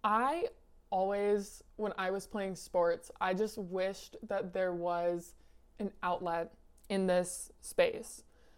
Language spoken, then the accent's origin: English; Iowa, United States; I'm born and raised in Iowa. I always lived in a small town up here and it was amazing.